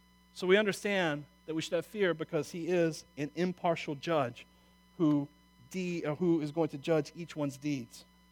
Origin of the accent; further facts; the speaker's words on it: Wauchula, Florida, United States; I'm from Wachula, so I mean, I got low expectations.